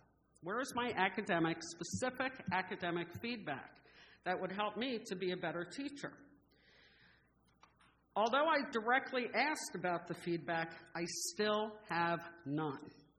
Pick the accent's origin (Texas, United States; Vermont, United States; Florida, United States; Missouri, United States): Florida, United States; South Daytona; I come from South Daytona, and I teach at Seabreeze High School.